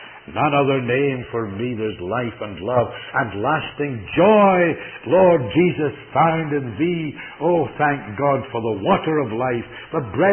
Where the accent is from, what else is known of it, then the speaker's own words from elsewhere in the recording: Canada; And I'm not an American, but I tremble for the United States. And I tremble for our country.